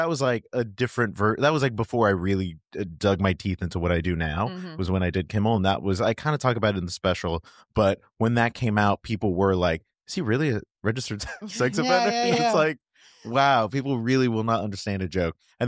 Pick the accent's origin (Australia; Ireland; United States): Ireland; I'm not a pervert. I'm Irish.